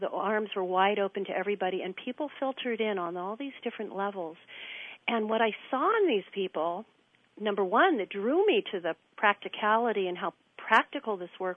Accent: San Francisco, California, United States; growing up in San Francisco, a San Francisco kid with all my friends and going to the schools

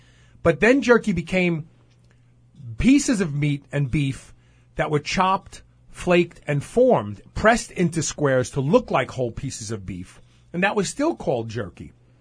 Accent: Brooklyn, New York, United States; So when I was a kid growing up in Brooklyn, they didn't have Slim Jims.

